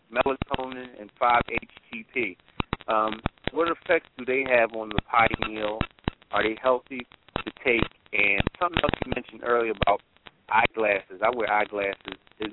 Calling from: Philadelphia, Pennsylvania, United States; I'm calling from Philly.

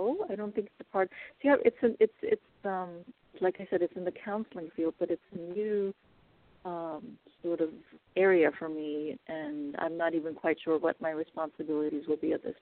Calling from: California, United States; I'm calling from California.

